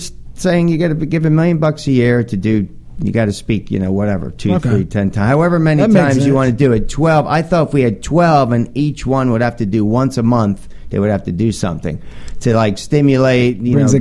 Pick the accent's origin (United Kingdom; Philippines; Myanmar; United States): United States; New Jersey; He's hanging out in New Jersey, my hometown.